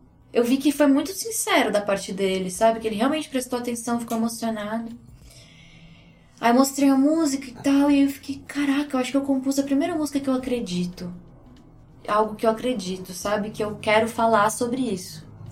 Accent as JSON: {"language": "Portuguese", "town": "Torres", "region": "Rio Grande do Sul", "country": "Brazil", "tie": "born or raised there", "said": "na casa onde eu me criei, em Torres."}